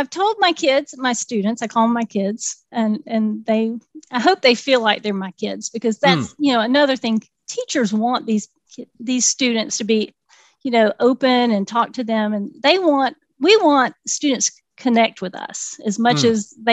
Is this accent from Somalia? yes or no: no; Georgia, United States; I'm from South Georgia. I've moved to North Georgia